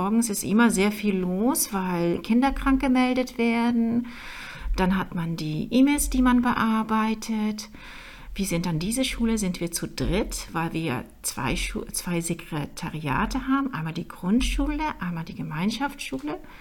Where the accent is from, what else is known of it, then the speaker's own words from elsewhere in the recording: Netherlands; German is a second language; now in Germany; Ich bin Holländerin und bin mit einem deutschen Mann verheiratet, habe 2 Kinder